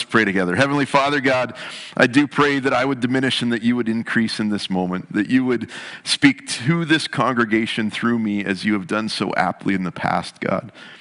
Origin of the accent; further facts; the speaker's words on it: Canada; What is the thing that as a Canadian you look at and go, I am so proud of our nation